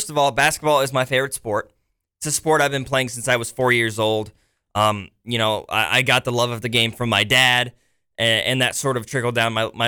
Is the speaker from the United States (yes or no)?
yes; Missouri, United States; I mean, growing up in Missouri, so many Mizzou fans where I grew up